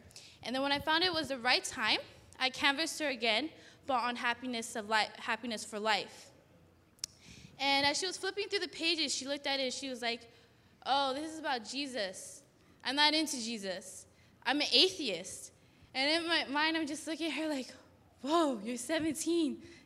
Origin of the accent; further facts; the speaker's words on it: Sacramento, California, United States; I'm originally from Sacramento.